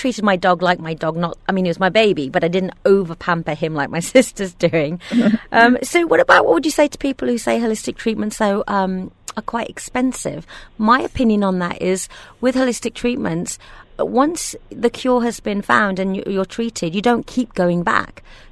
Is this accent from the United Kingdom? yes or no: yes; Birmingham, West Midlands, United Kingdom; Yeah, I'm a Birmingham girl